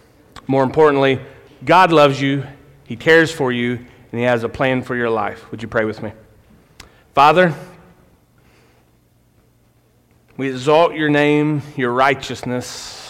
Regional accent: Appalachia, United States; Now, I'm an Appalachian kid, and our music comes from the hills, right?

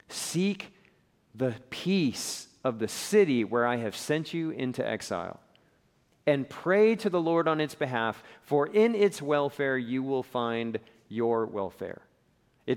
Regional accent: Colorado, United States; moved away as an adult; now in Houston, United States; I was sent here to Houston, Texas. Now, I was born and raised in Colorado.

